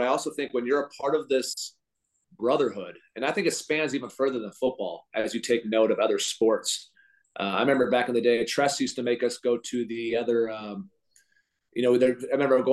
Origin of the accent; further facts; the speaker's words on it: Minnesota, United States; now in Ohio, United States; so I'm not from Ohio, right? So I came in from Minnesota, as Bennett said